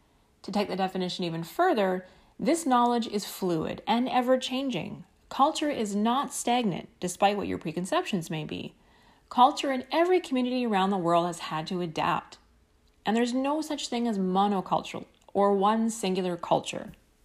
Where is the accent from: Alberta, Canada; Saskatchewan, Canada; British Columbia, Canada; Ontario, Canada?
British Columbia, Canada; Vancouver; My hometown of Vancouver is often accused of this.